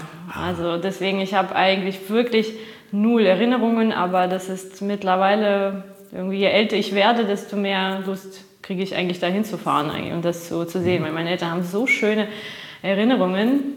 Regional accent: Moscow, Russia; German is a second language; Ich bin in Moskau aufgewachsen, ja.

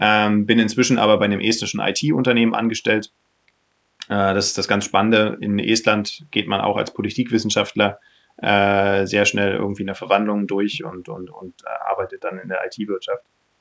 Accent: Berlin, Germany; born there; also born or lived in Kiel / Estonia; Ich bin gebürtiger Berliner, habe in Kiel studiert

